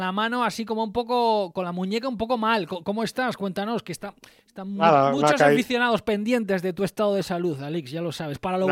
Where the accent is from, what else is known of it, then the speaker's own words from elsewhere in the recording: Cantabria, Spain; la peor cornada quizás fue aquí, muy cerquita de mi tierra, camino de Peña Cabarga